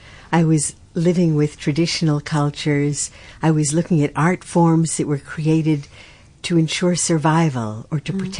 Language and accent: English; United States; moved away as an adult; I come from the United States.